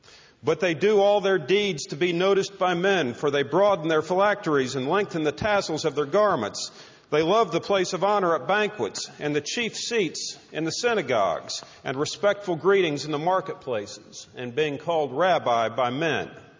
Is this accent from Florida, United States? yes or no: no; Texas, United States; I have to also say that as both a lawyer and as a Texan